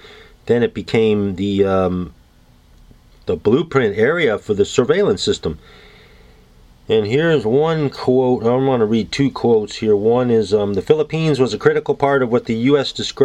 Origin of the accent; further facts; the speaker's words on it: New York City, New York, United States; I mean, I grew up in New York City.